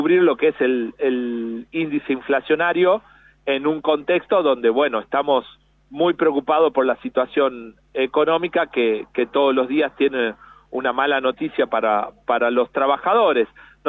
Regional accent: La Banda, Santiago del Estero, Argentina; born there; De bandeño de nacimiento y millonario de corazón sería.

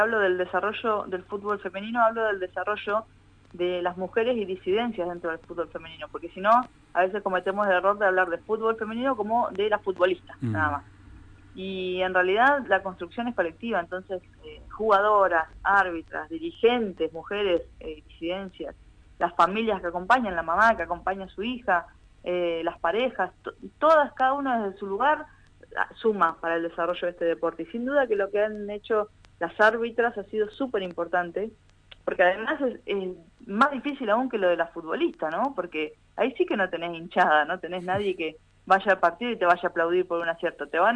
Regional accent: Argentina

